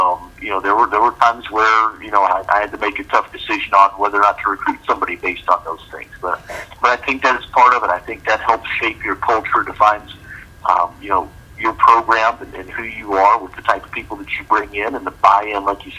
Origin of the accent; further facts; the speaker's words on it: Lexington, Kentucky, United States; Now, I'm from Lexington originally. I'm from around this area. My front door is 23 miles away from Kentucky State.